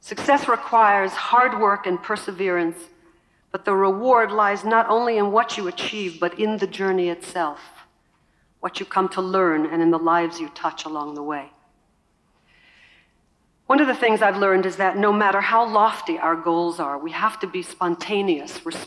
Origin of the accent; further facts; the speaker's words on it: Brooklyn, New York, United States; When I was very young, growing up in Brooklyn, I remember setting goals for myself and visualizing my future.